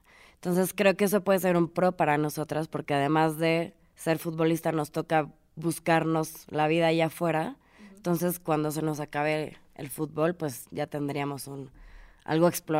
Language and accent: Spanish; Mexico; voy a hablar de México porque soy mexicana.